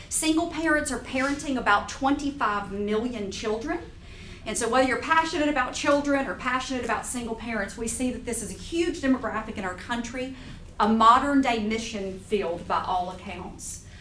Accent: Baton Rouge, Louisiana, United States; I am from Baton Rouge, Louisiana, so I'm just right over next door to you guys, and my family is from East Texas

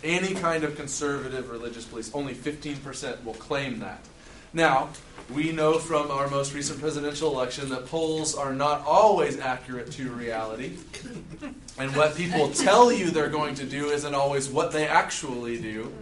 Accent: Dallas, Texas, United States; I come from Dallas, and I think y'all have us edged out there.

